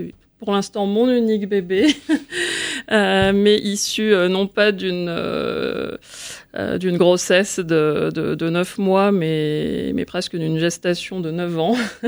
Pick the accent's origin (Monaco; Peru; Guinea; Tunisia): Tunisia; moved away as an adult; now in France; cette société où je suis née en Tunisie, parfois en vivant plus comme une Française que comme une Tunisienne, donc beaucoup de paradoxes dès la plus tendre enfance, et puis ensuite l'arrivée en France à 22 ans